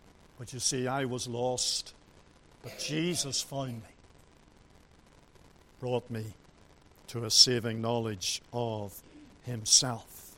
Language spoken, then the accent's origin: English; Donaghadee, Northern Ireland, United Kingdom; also born or lived in Bangor; When I was about 5 years of age, my family moved to Donaghadee, and we spent 9 years there. So that's where I spent my childhood, growing up into my early teens.